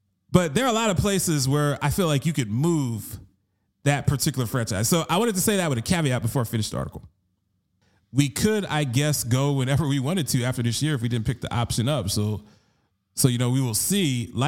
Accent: Baltimore, Maryland, United States; because I grew up living in Maryland in Baltimore.

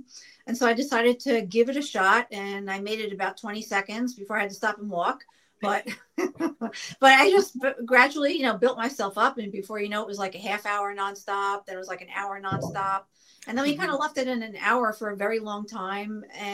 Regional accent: New York, United States; And I grew up in New York.

